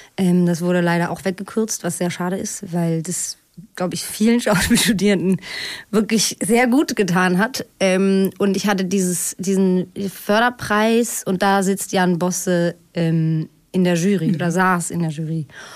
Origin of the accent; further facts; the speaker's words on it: Switzerland; ich komme aus der Schweiz und in Basel und auch so in Bern.